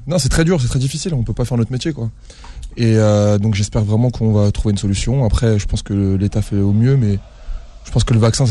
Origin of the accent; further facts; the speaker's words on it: France; Je suis français, j'exerce en France.